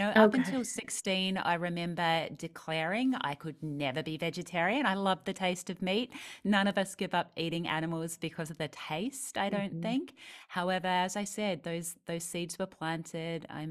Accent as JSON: {"language": "English", "country": "New Zealand", "tie": "born or raised there", "said": "passing trucks full of sheep on their way to slaughter where I grew up in New Zealand."}